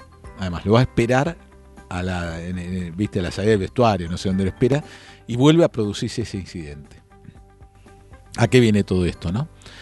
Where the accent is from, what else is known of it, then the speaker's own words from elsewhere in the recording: Argentina; cómo somos los argentinos.